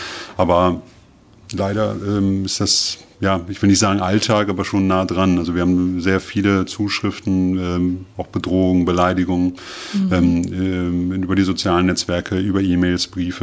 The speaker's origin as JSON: {"language": "German", "town": "Goslar", "region": "Lower Saxony", "country": "Germany", "said": "Ich komme aus Goslar"}